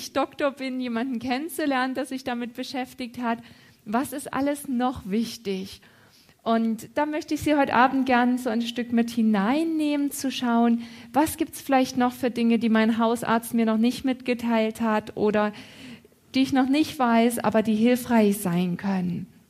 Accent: Waren, Mecklenburg-Vorpommern, Germany; Ich komme eher aus dem Norden, aus Waren, Mecklenburgische Seenplatte.

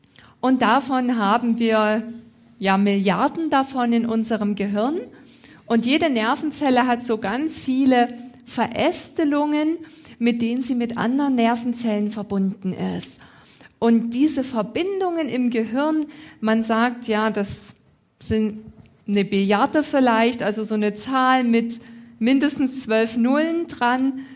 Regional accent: Waren, Mecklenburg-Vorpommern, Germany; Ich komme eher aus dem Norden, aus Waren, Mecklenburgische Seenplatte.

